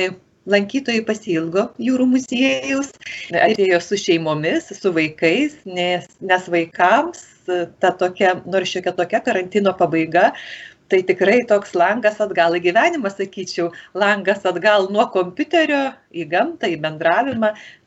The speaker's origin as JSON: {"language": "Lithuanian", "region": "Aukštaitija", "country": "Lithuania", "said": "Aš pati esu iš Aukštaitijos ir ten ruduo yra kitoks."}